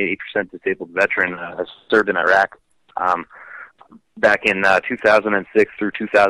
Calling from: Colorado, United States; I'm calling from Colorado.

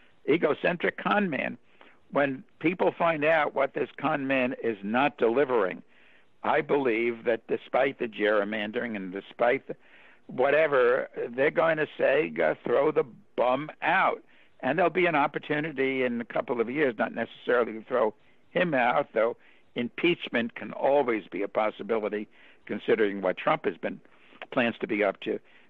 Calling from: Long Island, New York, United States; Again, I'm calling you from Long Island, and I'm a New Yorker

